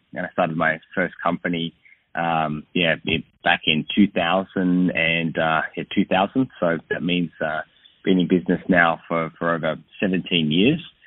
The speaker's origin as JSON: {"language": "English", "town": "Sydney", "region": "New South Wales", "country": "Australia", "tie": "born or raised there", "said": "So, I grew up in Sydney, Australia, and I started working from the age of 15"}